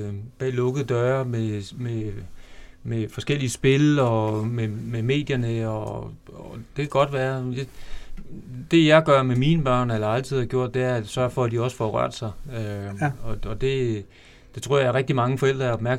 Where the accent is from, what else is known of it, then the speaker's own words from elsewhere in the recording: Slagelse, Zealand, Denmark; jeg er jo oprindeligt fra Slagelse. Slagelse by. Jeg har stort set hele mit liv boet i Slagelse.